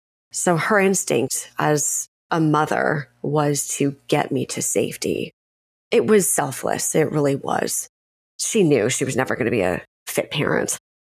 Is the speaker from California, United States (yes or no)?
yes; Westlake Village, California, United States; also born or lived in Monument, Colorado; I am from Westlake Village, California, and Monument, Colorado.